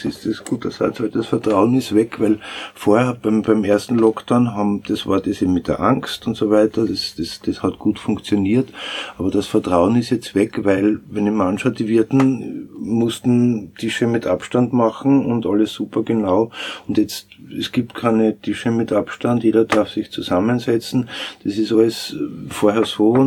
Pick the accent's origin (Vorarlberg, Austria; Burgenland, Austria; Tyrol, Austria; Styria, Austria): Styria, Austria; now in Vienna, Austria; Ich selber bin ja auch ein Landkind, bin auch kein Wiener, komme aus der Steiermark und bin eben seit 82 in Wien